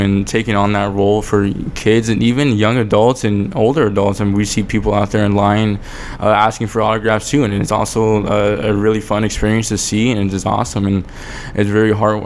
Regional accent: Texas, United States; I'm growing up in South Texas.

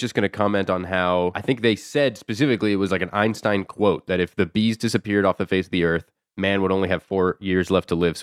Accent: Florida, United States; Yeah. I'm from Florida.

